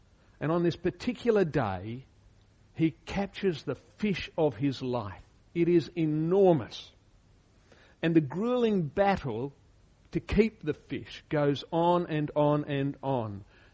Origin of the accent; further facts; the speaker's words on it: Papua New Guinea; one of the main blessings of growing up in Papua New Guinea was one that I didn't realise till much later, and it was the total absence of television.